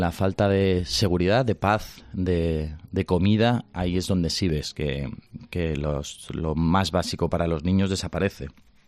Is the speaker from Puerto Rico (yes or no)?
no; Barcelona, Catalonia, Spain; oye, mira, yo soy de Barcelona